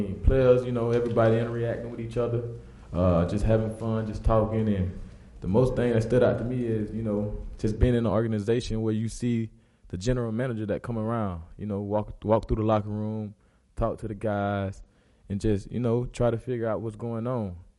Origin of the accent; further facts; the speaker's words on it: Polk, Florida, United States; Well, y'all know I'm from Polk, Florida, near West Palm Beach.